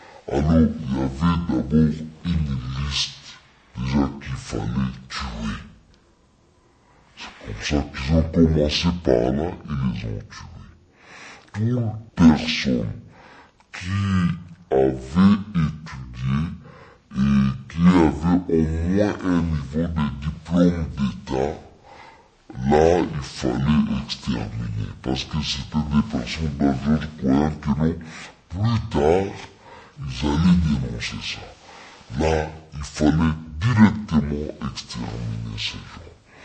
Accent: DR Congo; ici chez nous au Congo, qu'on a amené au Rwanda

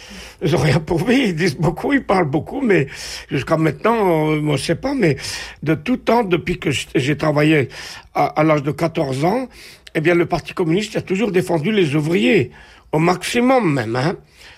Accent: Calonne-Liévin, Hauts-de-France, France; Moi je suis de Liévin, de Calonne-Liévin.

